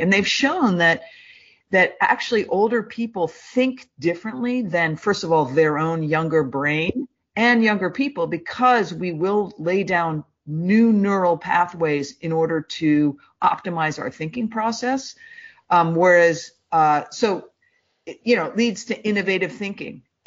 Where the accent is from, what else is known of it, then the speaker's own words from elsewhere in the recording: United States; I'm an American woman